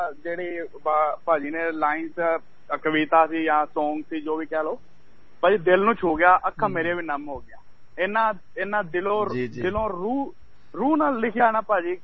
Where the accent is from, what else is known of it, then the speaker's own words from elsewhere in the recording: Haryana, India; ਮੈਂ ਹਰਿਆਣੇ ਤੋਂ ਬਿਲੋਂਗ ਕਰਨਾ ਭਾਜੀ ਤੇ ਮੈਨੂੰ ਸਾਡੇ ਮੈਂ ਸੀਬੀਐਸਈ ਬੋਰਡ ਪੜਿਆ ਸੀਗਾ ਨਾ ਭਾਜੀ ਤੇ ਉੱਥੇ ਨਾ ਸਾਨੂੰ ਪੰਜਾਬੀ ਨਹੀਂ ਸੀਗੀ